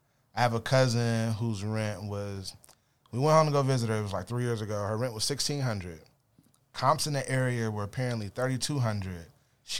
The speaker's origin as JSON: {"language": "English", "town": "Los Angeles", "region": "California", "country": "United States", "said": "I'm from L.A."}